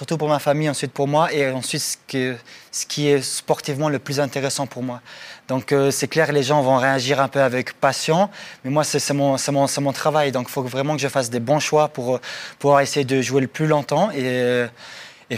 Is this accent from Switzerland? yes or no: yes; Valais, Switzerland; En tant que Valaisan, je sais que il y a une certaine rivalité entre ces deux clubs.